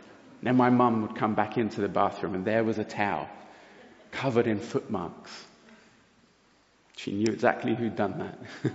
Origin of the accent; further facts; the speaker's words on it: Brazil; I grew up in Brazil.